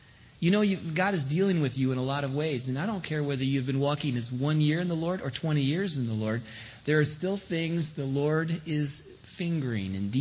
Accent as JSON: {"language": "English", "country": "United States", "said": "And I felt the brunt of that as an American."}